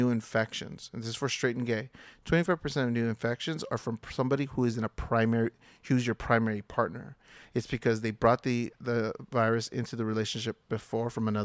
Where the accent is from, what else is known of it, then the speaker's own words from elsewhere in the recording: United States; born there; though I identify as a Chicano, Mexican American, a Latino, whatever you want to call me, you know, I was born here in the United States.